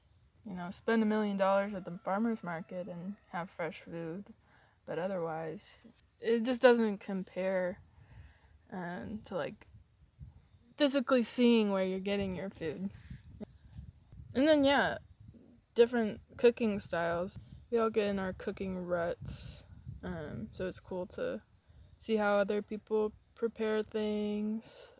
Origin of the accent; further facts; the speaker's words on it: Louisville, Kentucky, United States; Louisville, Kentucky.